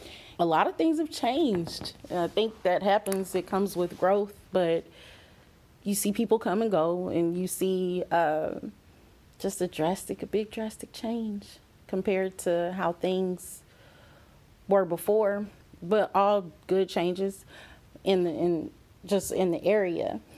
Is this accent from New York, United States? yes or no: no; Daingerfield, Texas, United States; I grew up in Dangerfield, Texas. That's about probably 30 to 45 minutes from Longview.